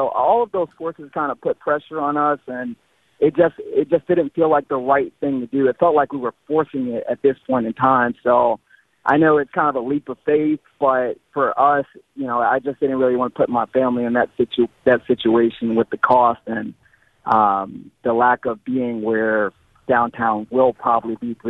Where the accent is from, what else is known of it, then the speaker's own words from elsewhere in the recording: Northeast, United States; And I'm from the Northeast, so I'm used to walking from place to place